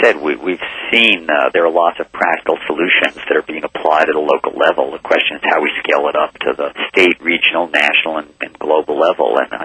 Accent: United States; growing up on Long Island Sound and, you know, the swamps behind my public school

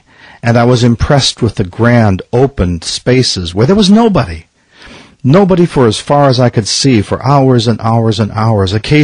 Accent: Milwaukee, Wisconsin, United States; Although I grew up in Milwaukee, Wisconsin, which was a city

